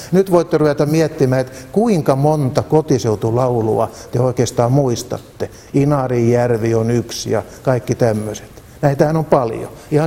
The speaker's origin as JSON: {"language": "Finnish", "town": "Tampere", "region": "Pirkanmaa", "country": "Finland", "said": "koska mä olen Tampereelta"}